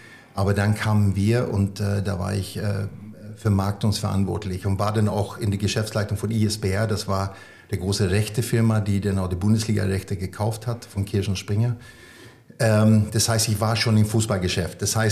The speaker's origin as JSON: {"language": "German", "country": "Sweden", "second_language": "German", "said": "immer wenn ich auf der Bühne bin als Schwede"}